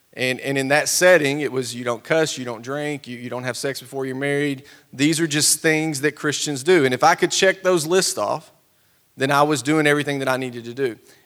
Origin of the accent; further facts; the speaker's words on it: Cornersville, Tennessee, United States; in case you can't tell from the accent, born and raised Tennessee, that's all I've ever known. I grew up in Cornersville, which is 60 miles south of Nashville, and on a dairy farm.